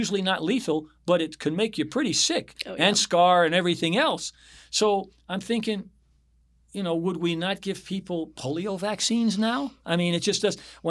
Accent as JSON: {"language": "English", "country": "United States", "said": "It comes down to, I'm an American. I can do what I want."}